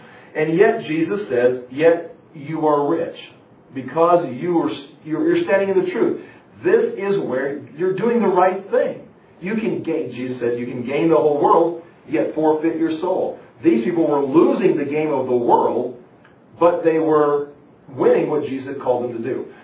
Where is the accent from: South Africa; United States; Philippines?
United States; seeing that I'm from America and I'm a Christian